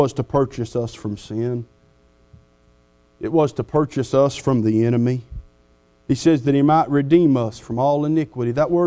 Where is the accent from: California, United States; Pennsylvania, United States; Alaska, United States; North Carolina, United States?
North Carolina, United States; Saluda; And we were peculiar growing up. We was backwards. We was from Saluda.